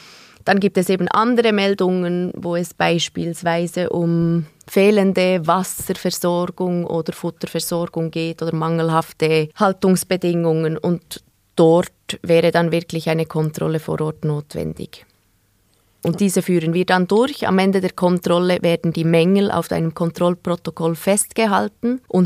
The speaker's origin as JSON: {"language": "German", "region": "Bern", "country": "Switzerland", "tie": "born or raised there", "said": "Ich bin in Bern aufgewachsen und ich könnte mir keinen Sommer ohne Aare-Schwumm vorstellen."}